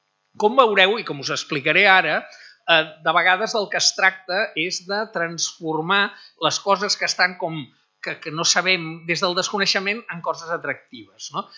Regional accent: Barcelona, Catalonia, Spain; que és una dibuixant d'Horta, com jo, del meu barri, bona amiga

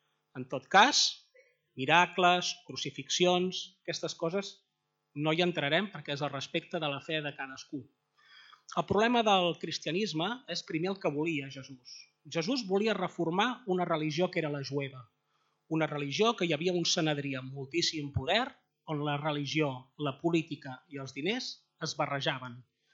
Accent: Llançà, Catalonia, Spain; Jo vinc de Llançà.

